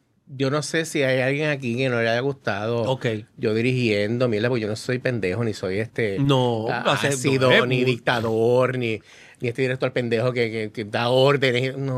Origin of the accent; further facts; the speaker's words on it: Puerto Rico; moved away; Yo no me mudé de Puerto Rico, yo me mudé de Zip Code. O sea, Puerto Rico siempre me busca, Puerto Rico siempre está en mi alma, Puerto Rico siempre va a ser mi base, aunque... He formado un hogar en la diáspora